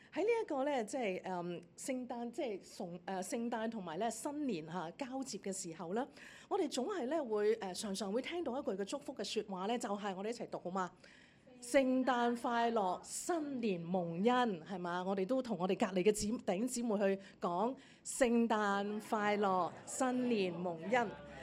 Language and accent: Cantonese; Hong Kong; 但係作為香港人嘅我哋總唔會忘記喺11月26日發生嘅大埔呢一場嘅火災